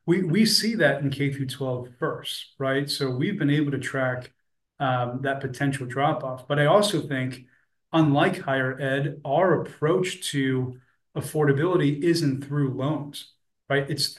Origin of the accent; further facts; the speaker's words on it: East Rutherford, New Jersey, United States; And I still remember the library in East Rutherford, where I grew up in North Jersey.